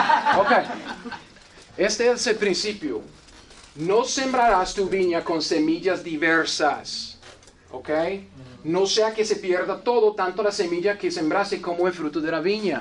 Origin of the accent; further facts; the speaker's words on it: United States; Spanish is a second language; Yo como gringo, ni papa, man.